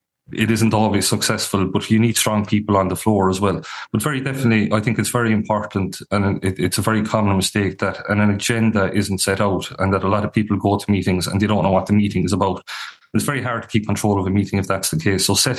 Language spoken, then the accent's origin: English; Ireland; But I think traditionally, as Irish people, we don't like to insult anyone.